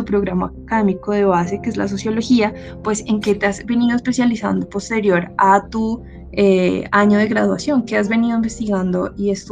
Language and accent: Spanish; Colombia; nos toca como ciudadanos, como personas, como colombianos